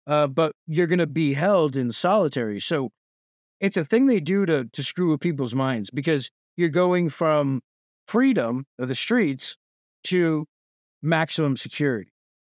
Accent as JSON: {"language": "English", "town": "Boston", "region": "Massachusetts", "country": "United States", "said": "if I'm from Mass, I'm a Boston guy"}